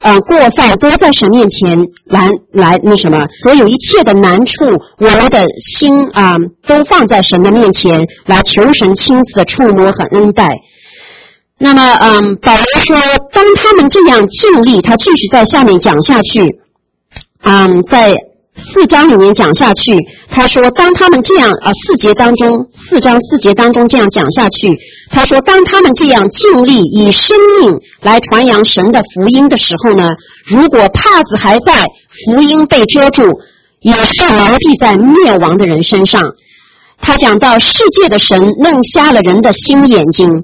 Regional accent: China; 我们中国人经常会说摸摸你的良心，看看到底是怎么样，良心对你说什么。

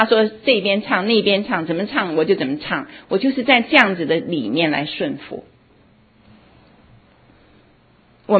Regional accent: China; 我们就说我们中国人喜欢用一个字

